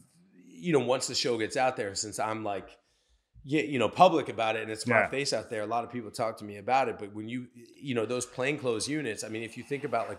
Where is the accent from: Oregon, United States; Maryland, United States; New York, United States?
Maryland, United States; Cabin John; I grew up in Cabin John, and then I went to school in Northwest.